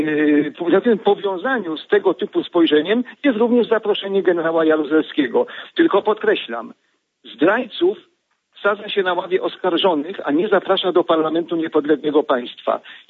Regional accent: Kraków, Lesser Poland, Poland; Oczywiście my z Krakowa możemy tylko troszkę to popierać

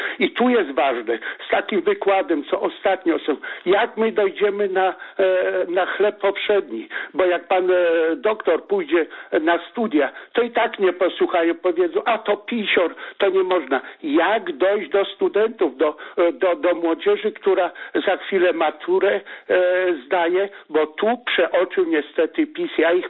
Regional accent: Kościerzyna, Pomeranian Voivodeship, Poland; bo z Polski jestem, z Kościerzyny

